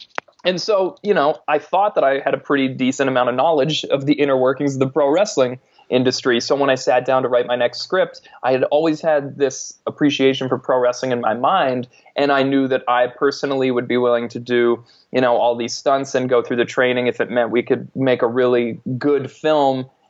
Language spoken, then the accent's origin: English; Canada; I'm Canadian.